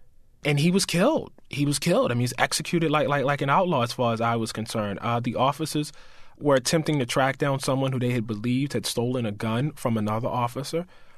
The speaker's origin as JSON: {"language": "English", "country": "United States", "said": "I am an American, and so I did understand them as representing, you know, some aspect of the state that I was a part of, some aspect of the country that I was a part of."}